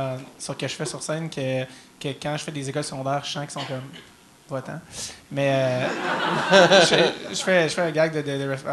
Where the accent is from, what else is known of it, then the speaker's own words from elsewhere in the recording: Montreal, Quebec, Canada; moi, je viens de Montréal, je parlais à des gens